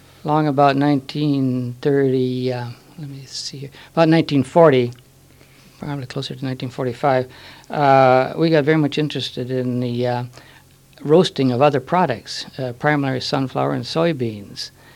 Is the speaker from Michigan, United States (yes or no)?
no; Fargo, North Dakota, United States; I was born in Fargo and have always worked in Moorhead. And in fact, I'm back living in the house where I was born.